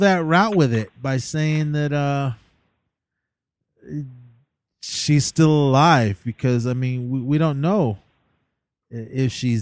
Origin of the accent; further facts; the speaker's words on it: Oakland, California, United States; At the Oakland Convention Center in Oakland, California. I'm all for that if it's in my hometown.